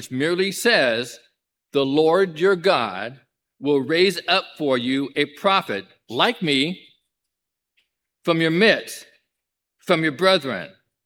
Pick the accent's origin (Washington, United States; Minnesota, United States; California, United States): Minnesota, United States; Le Center; We come from Le Center, so it's a little bit further north.